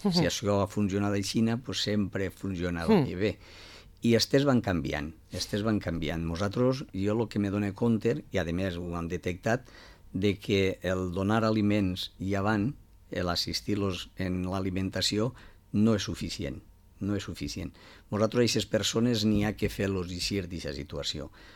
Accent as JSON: {"language": "Catalan", "town": "Vila-real", "region": "Valencian Community", "country": "Spain", "tie": "born or raised there", "said": "que això passi en el meu poble, en Villarreal, on jo pensava que tot funcionava bé"}